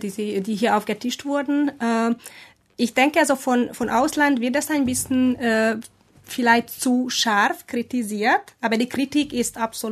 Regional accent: Hungary; moved away as an adult; weil das Leben war nie einfach in Ungarn, also solange ich den Sinn gesehen habe, dort zu bleiben, dann bin ich geblieben.

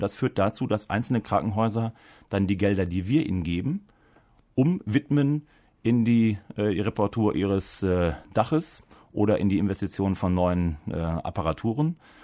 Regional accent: Germany; Ich bin gebürtiger aus Friese und weiß, was es heißt, auf dem Land Versorgung zu organisieren.

